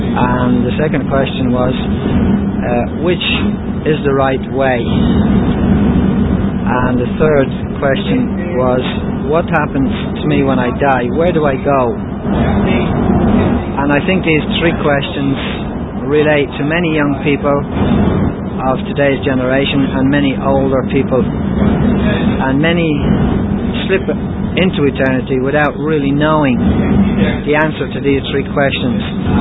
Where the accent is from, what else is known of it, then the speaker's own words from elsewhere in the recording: Dublin, Leinster, Ireland; I come from Dublin in Ireland, and my age is 33